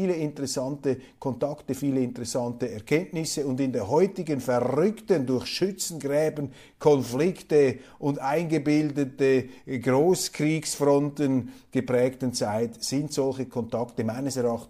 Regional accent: Switzerland; als Schweizer, als Kleinstaatler, der nie von diesen imperialen Versuchungen angekränkelt wurde

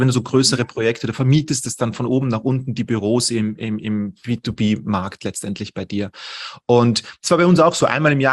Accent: Austria; bei uns in Österreich dauert die Schule, wenn du eine höhere bildende Schule machst und nicht so die allgemeine Schule machst, dauert die bei uns bis 19, du bist dann mit 19 fertig, dann gehst du ins Bundesheer.

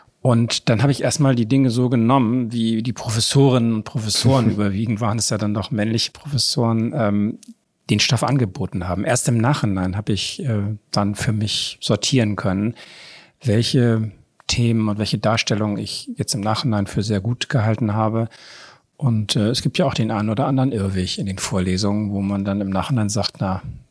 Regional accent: Bremen, Germany; born there; also born or lived in Lower Saxony; now in Hamburg, Germany; Ich bin ja in Bremen geboren, was immer ein bisschen Erheiterung auslöst, falls ich irgendwo in meiner Biografie vorgestellt werde. Habe dann in Niedersachsen Abitur gemacht

